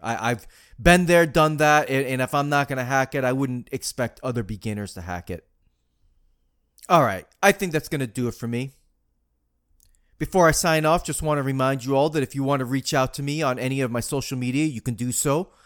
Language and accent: English; Marianna, Florida, United States; that Z-Core Academy in Mariana, Florida, my hometown. It's beautiful up here, by the way.